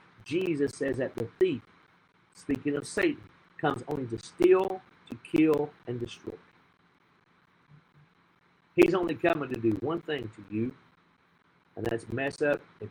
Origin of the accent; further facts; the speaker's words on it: Tennessee, United States; My home state of Tennessee.